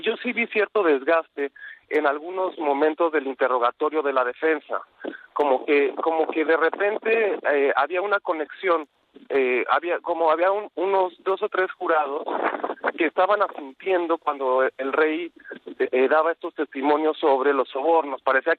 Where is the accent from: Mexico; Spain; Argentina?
Mexico; para nosotros como mexicanos, la mayoría, tenemos una curiosidad natural